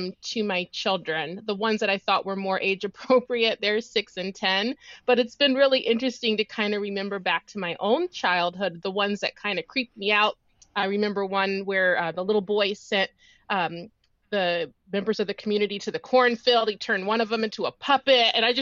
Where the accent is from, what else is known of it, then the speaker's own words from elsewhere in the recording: Columbus, Ohio, United States; Growing up, I grew up in Columbus, Ohio, and I'm the eldest of 4.